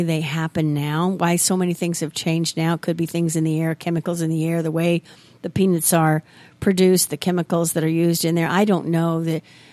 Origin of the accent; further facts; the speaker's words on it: Vandalia, Illinois, United States; they grew up in my hometown of Vandalia, Illinois. They graduated in 1970. I graduated in 73.